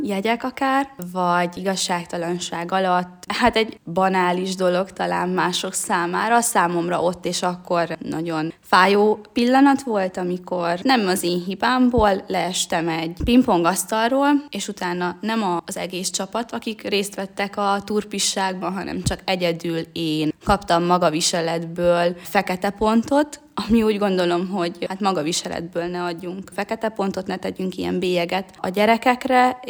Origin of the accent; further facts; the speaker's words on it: Marossárpatak, Mureș County, Romania; Marossárpatakon nevelkedtem, és igazi falusi gyerekkorom volt